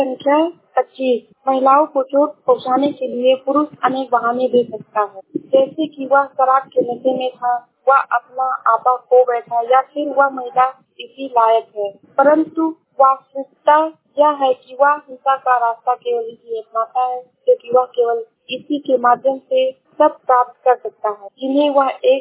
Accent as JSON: {"language": "Hindi", "town": "Shravasti", "region": "Uttar Pradesh", "country": "India", "said": "मैं जिला श्रावस्ती से हूँ।"}